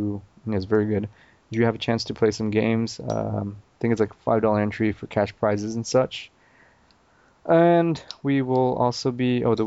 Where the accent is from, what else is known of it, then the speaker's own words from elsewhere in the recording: United States; I fall into that category of like, I'm Mexican American and I cheer for like another country.